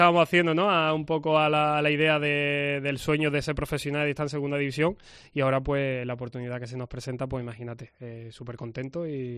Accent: Huelva, Andalusia, Spain; siendo de aquí, que ya te digo que yo me considero súper choquero y en mi tierra y lo llevo por bandera.

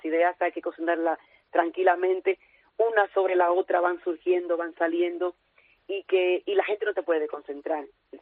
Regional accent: Jarabacoa, La Vega, Dominican Republic; una infancia súper bonita en una tierra de muy verde, montaña, Jarabacoa, la República Dominicana, que es mi país de origen.

